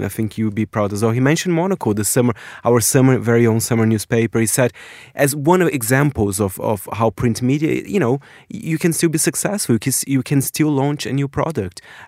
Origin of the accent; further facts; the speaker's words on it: Brazil; even from my home country, Brazil as well.